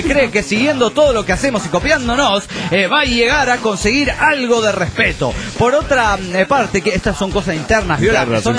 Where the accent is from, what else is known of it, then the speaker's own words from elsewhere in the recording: Cochabamba, Bolivia; de Cochabamba, Bolivia.